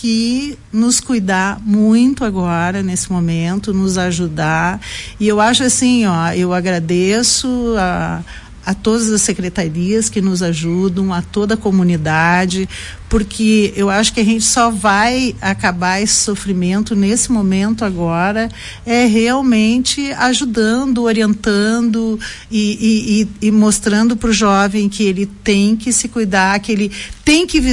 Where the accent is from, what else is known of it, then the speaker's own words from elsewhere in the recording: Porto Alegre, Rio Grande do Sul, Brazil; eu sou porto-alegrense, eu vim de Porto Alegre ontem